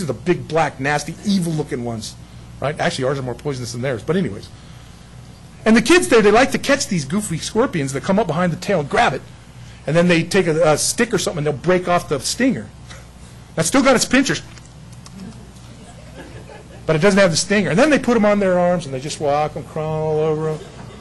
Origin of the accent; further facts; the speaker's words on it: San Diego, California, United States; I grew up in the desert. I grew up in San Diego, but I didn't spend a lot of time fishing.